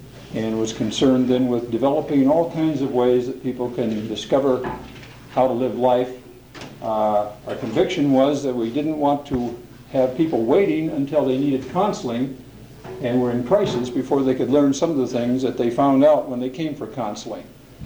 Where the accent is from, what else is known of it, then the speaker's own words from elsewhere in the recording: Portland, Oregon, United States; I'm from Portland, Oregon.